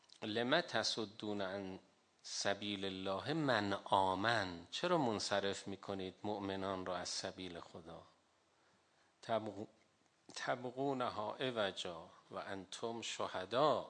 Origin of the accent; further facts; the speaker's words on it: Iran; گفتیم ما ایرانی هستیم اینا.